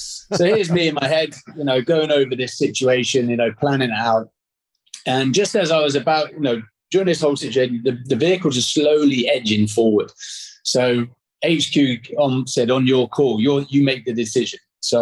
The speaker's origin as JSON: {"language": "English", "town": "Aldershot", "region": "South East England", "country": "United Kingdom", "tie": "born or raised there", "said": "Aldershot is the home of the British Army. So it's the equivalent of growing up in Fort Bragg, I guess."}